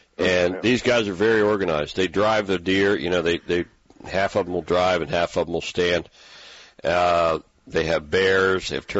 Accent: Pennsylvania, United States; I grew up in Blair, and my aunt and uncle have a farm in Huntington County, so that's not real far from that that Clearfield County area.

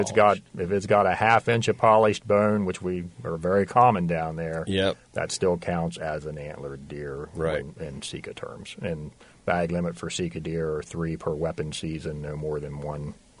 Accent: Pennsylvania, United States; Growing up in Pennsylvania.

